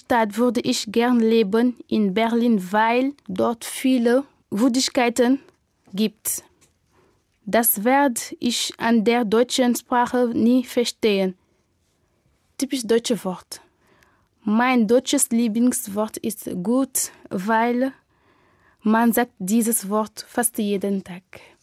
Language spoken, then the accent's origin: German; Saint-Louis, Senegal; German is a second language; aus Saint-Louis, Senegal. Ich bin 17 Jahre alt. Ich lerne Deutsch, weil ich diese Sprache mag.